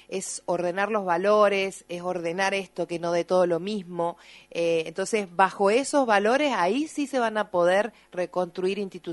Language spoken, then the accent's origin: Spanish; Las Talitas, Tucumán, Argentina; también en mi caso que vengo de Las Talitas